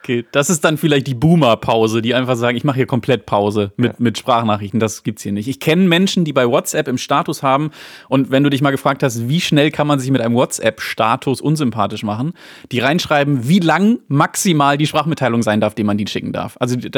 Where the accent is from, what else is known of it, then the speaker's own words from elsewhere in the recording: Dortmund, North Rhine-Westphalia, Germany; Na geil, ich komme aus Dortmund.